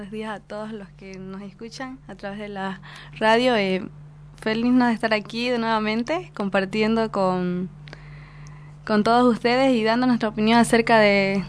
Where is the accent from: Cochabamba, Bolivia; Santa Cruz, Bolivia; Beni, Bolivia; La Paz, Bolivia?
Beni, Bolivia; Bueno, yo vengo del Beni, de la provincia de Mojos.